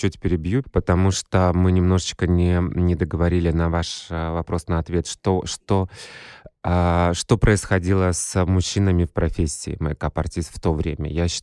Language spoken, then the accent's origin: Russian; Kazakhstan; born there; Я родился в Казахстане, в Республике Казахстан.